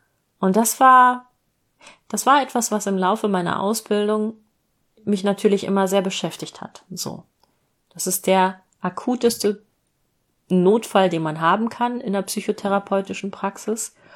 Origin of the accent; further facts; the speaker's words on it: Hanover, Lower Saxony, Germany; Und wenn man meine Heimatstadt Hannover googelt